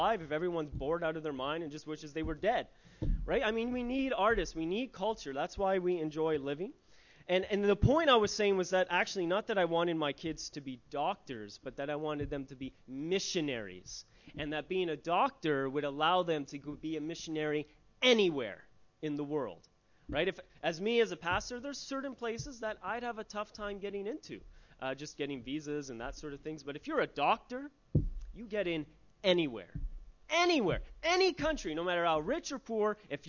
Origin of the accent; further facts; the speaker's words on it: Canada; now in New Zealand; currently I'm the citizen of another nation, right? I'm a Canadian, right? But and I'm here in New Zealand.